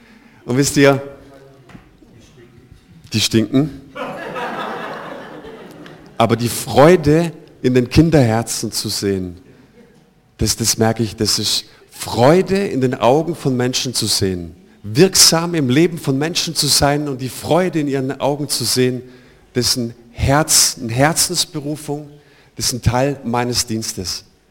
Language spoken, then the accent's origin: German; Heidenheim, Baden-Württemberg, Germany; Ich komme aus Heidenheim